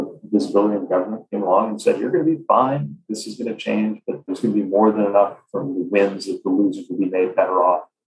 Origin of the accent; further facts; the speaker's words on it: South Bend, Indiana, United States; My hometown of South Bend was a company founded for Studebaker back when that was a major automaker